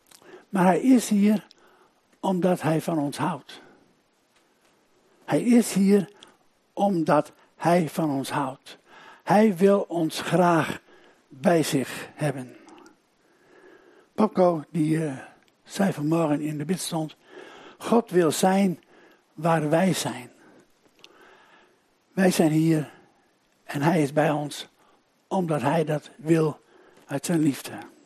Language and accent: Dutch; Friesland, Netherlands; Ik ben een Fries en heb je water nodig. We hebben veel water in Friesland.